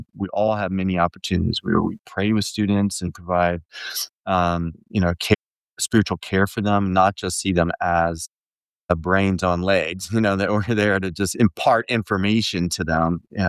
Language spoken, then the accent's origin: English; Midwest, United States; I'm a Midwesterner by birth and for most of my life.